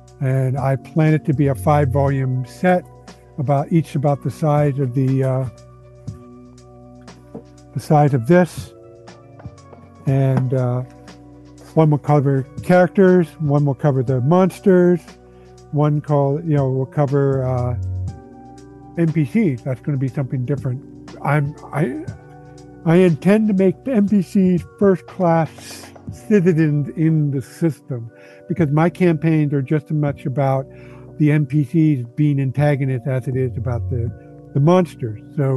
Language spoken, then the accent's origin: English; Scotland, United Kingdom; accent: Scottish; No, I'll just inflict my Scottish accent.